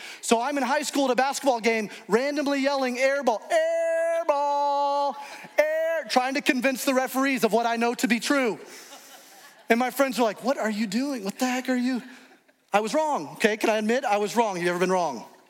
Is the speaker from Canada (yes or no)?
no; Alabama, United States; moved away; also born or lived in Indianapolis; I was actually born in Indianapolis, but I grew up in Alabama, so we were not familiar with basketball very much in Alabama.